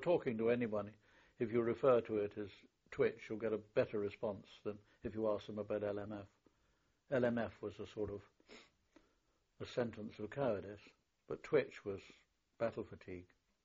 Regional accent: Bristol, South West England, United Kingdom; I'm from Bristol

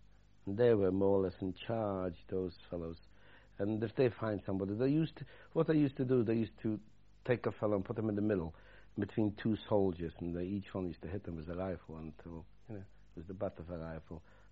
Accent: Poland; moved away; I came from Poland into Germany, into Buchenwald.

